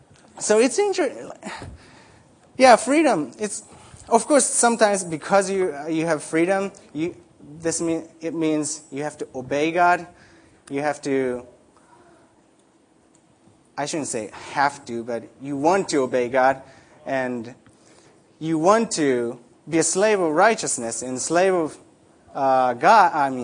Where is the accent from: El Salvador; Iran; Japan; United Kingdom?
Japan; first language Japanese; English is a second language; now in United States; living in Japan, growing up in Japan, my first language is Japanese, so probably you noticed that, right, already.